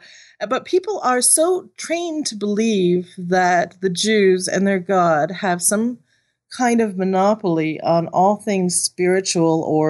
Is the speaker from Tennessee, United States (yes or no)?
no; Miami, Florida, United States; Well, for the most part, I grew up in Miami, Florida.